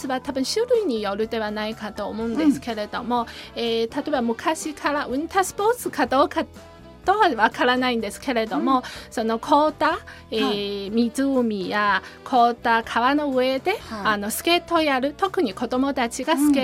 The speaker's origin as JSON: {"language": "Japanese", "region": "Gansu", "country": "China", "moved": "yes", "lives_now": "Niigata, Japan", "said": "9年前に2009年から新潟に住んでいます。元々の出身は中国です。中国の西の方の甘粛省なんですけれども、今は新潟県立大学で教えています。"}